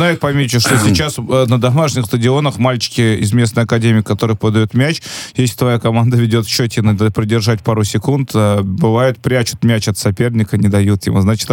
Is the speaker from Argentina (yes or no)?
no; Tashkent, Uzbekistan; Я человек из Ташкента